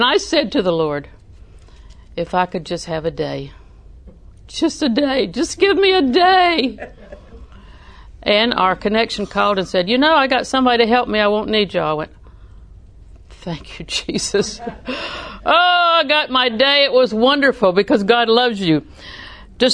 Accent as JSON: {"language": "English", "town": "Auburndale", "region": "Florida", "country": "United States", "tie": "born or raised there", "also_born_or_lived": "Winter Haven / Lakeland", "said": "I'm a southerner with sand in the shoes. You know how that goes. I was raised in Winter Haven, Lakeland, Auburndale. And Auburndale is my home, so you can tell."}